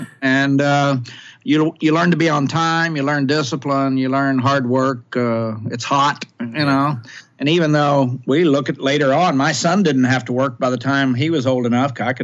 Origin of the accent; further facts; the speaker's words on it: Ardmore, Oklahoma, United States; also born or lived in Bartlesville, Oklahoma; We moved to Ardmore from Bartlesville, Oklahoma, up north, and I went to school there. I never stepped foot out of Oklahoma till I was 20 years old.